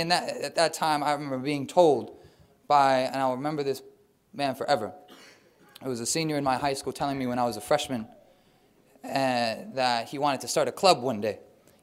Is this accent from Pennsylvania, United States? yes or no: yes; Pennsylvania, United States; also born or lived in Rhode Island / Connecticut; now in Brooklyn, United States; I grew up just north of here in Bucks County, Pennsylvania. I was born in Rhode Island, grew up in Pennsylvania, lived in Connecticut for a couple of years